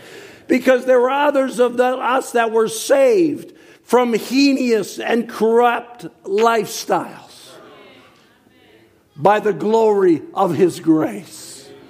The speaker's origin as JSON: {"language": "English", "town": "Richmond", "region": "British Columbia", "country": "Canada", "tie": "born or raised there", "also_born_or_lived": "Vancouver", "said": "I was raised in Vancouver. I was raised in Richmond."}